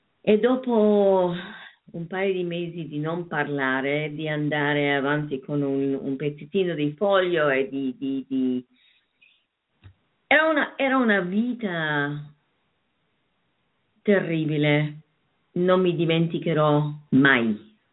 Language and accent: Italian; Germany; Sono cresciuta in Germania, allora l'operetta era quello che sentivo.